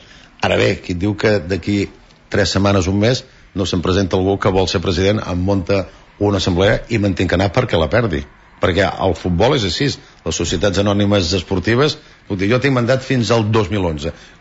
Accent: Catalonia, Spain; per demostrar que som catalans hem de posar la senyera.

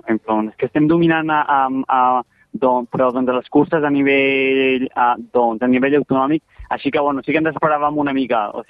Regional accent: Catalonia, Spain; anem molts a la secció espanyola que som catalans

